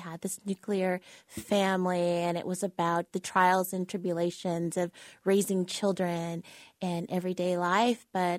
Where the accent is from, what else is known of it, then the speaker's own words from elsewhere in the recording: San Jose, California, United States; also born or lived in Wheat Ridge, Colorado; I grew up mostly in California. I'm from Colorado, a suburb of Denver called Wheat Ridge. So I generally just say I'm from Denver, but mostly raised in California in the Bay Area in San Jose.